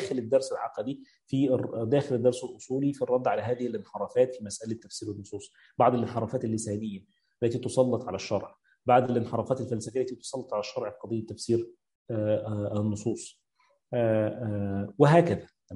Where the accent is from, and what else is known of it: Egypt